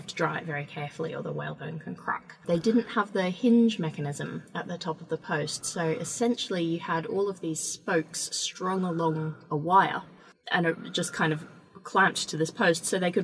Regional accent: Australia; now in London, United Kingdom; I grew up in Australia

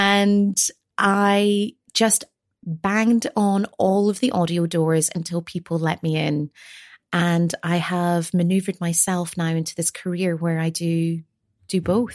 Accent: Scotland, United Kingdom; now in London, United Kingdom; I am Scottish, and I've been living down in London now for almost 13 years.

